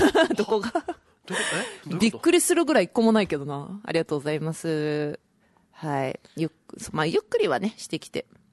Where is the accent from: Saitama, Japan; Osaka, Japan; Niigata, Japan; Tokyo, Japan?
Saitama, Japan; まあ、埼玉出身なんですけど、はい、で埼玉に帰ったんですけど